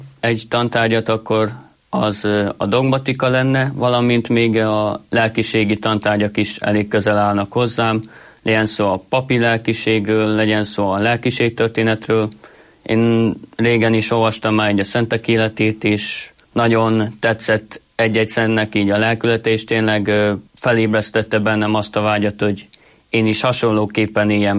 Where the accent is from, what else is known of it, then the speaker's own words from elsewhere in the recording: Szendrő, Borsod-Abaúj-Zemplén, Hungary; Én Szendrőből származom